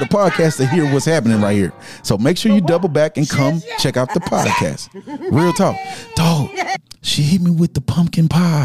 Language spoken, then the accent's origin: English; Houston, Texas, United States; Back when I was growing up in Houston, everybody had sweet potato pie.